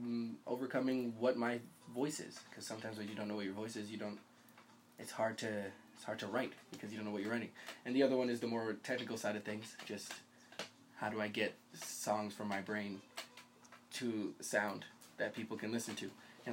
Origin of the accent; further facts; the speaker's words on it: Norwalk, Connecticut, United States; also born or lived in Stamford / Trumbull / Stratford; I'll claim Fairfield County. I've lived all over Fairfield County. I was born in Norwalk. Then I moved to Stanford, moved back to Norwalk, moved back to Stanford, then moved to Trumbull.